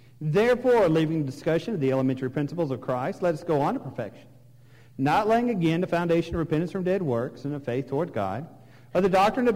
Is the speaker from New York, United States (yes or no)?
no; Odessa, Texas, United States; When I go back to my old home place, I grew up in Odessa, Texas.